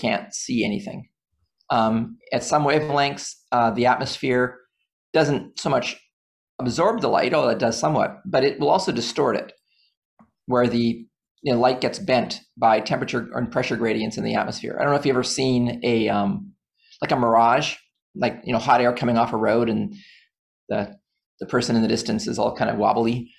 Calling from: Toronto, Ontario, Canada; I'm from the University of Toronto, so I'm calling from University of Toronto.

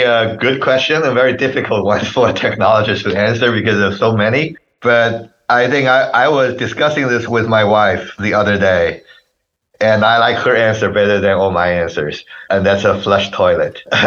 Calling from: Milpitas, California, United States; I'm in California, Milpitas, California.

